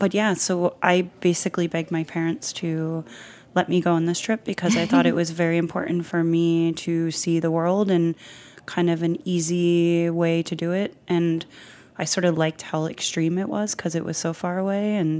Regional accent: Philadelphia, Pennsylvania, United States; I grew up in Philadelphia. My grandparents both came from Italy. So in a very Italian-centric family and upbringing.

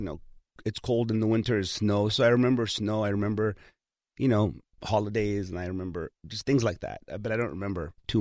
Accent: Hollywood, California, United States; I learned everything in Hollywood. I grew up on Kingsley and Sunset and Fountain, which is like where the gangs were all going off.

